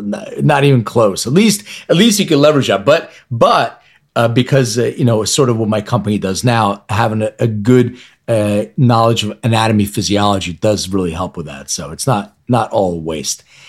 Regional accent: Philadelphia, Pennsylvania, United States; my parents still live in the same house I grew up in Philly

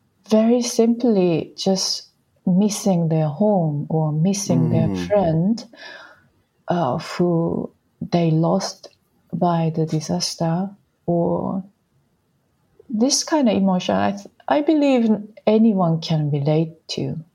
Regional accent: Hokkaido, Japan; I kind of mimic the sound that I was listening when I was a kid in Hokkaido.

